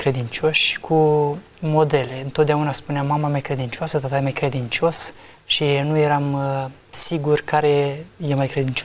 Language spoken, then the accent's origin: Romanian; Onești, Bacău County, Romania; Sunt din Onești. M-am născut într-o familie de oameni credincioși.